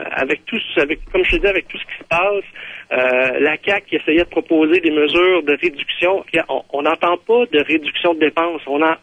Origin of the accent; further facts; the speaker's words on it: Quebec, Canada; moi, je suis un Québécois francophone de souche, si on peut dire, là. J'ai toujours aimé le Québec.